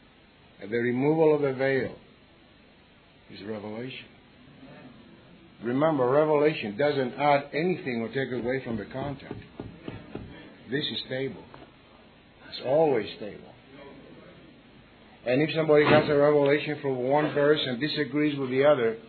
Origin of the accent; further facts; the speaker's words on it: Athens, Attica, Greece; moved away as an adult; now in United States; I was born in Athens, Greece. That's where I finished my college work. And then I went to Southern Cal College in California